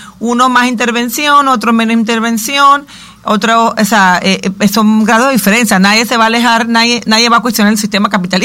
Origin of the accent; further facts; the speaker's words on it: Panama; yo pienso que ahí es donde como panameño debemos cuestionar nosotros mismos